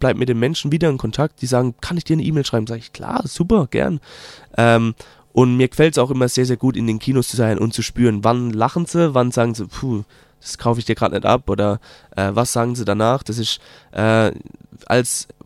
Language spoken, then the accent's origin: German; Germany; first language German; Eigentlich kennt man es ja bei uns in Deutschland umgekehrt. Die sind eigentlich Englisch und jemand bespricht sie Deutsch. Aber ich dachte, Deutsch ist unsere Muttersprache, also mache ich es auch auf Deutsch.